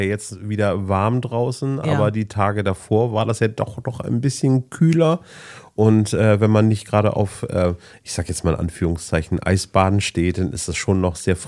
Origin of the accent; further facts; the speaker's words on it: Bremen, Germany; Ich bin ja auch in Findorf groß geworden.